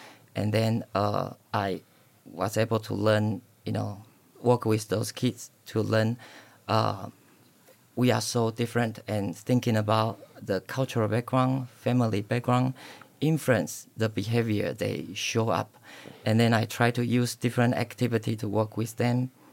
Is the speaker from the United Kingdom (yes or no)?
no; Taiwan; now in United States; And I was born and raised in Taiwan and came to the United States in 2011.